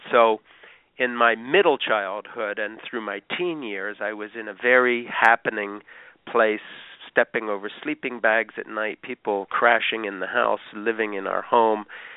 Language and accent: English; Switzerland; I grew up in Switzerland in a small evangelical missionary outfit called Labrie Fellowship, started by my parents … back in the 50s.